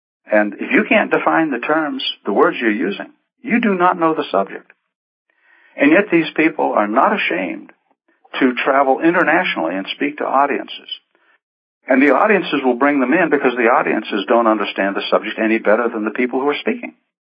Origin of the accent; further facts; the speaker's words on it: Maine, United States; now in Graysville, United States; I'm from Maine.